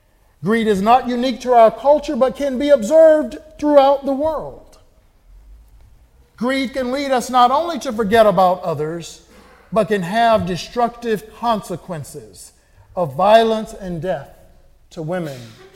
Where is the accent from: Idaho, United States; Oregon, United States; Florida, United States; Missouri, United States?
Florida, United States; Growing up in Florida, I witnessed my parents teach me by example that we are called to give to others.